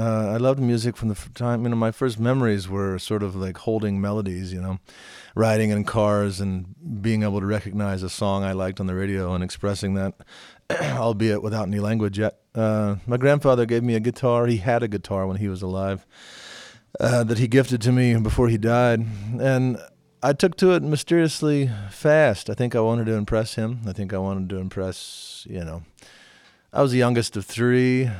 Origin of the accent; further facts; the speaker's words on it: Arkansas, United States; But, growing up in Arkansas and knowing somebody that would be president and having a dad that was a football star